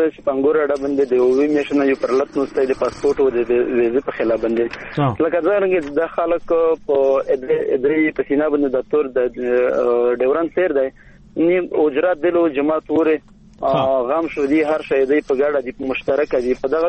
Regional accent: Paktika, Afghanistan; زه په اسلامي یونیورسيټي بولپور کې زده کړې کوم. د مو کور په برمل ولسوالۍ کې دی،

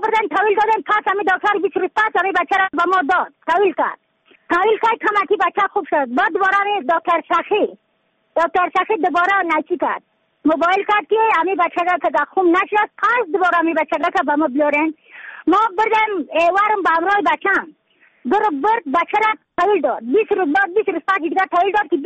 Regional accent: Badakhshan, Afghanistan; از بدخشان هستم، مرکز بدخشان، ولسوالی اقلی پایان، قیره اوپینگ.

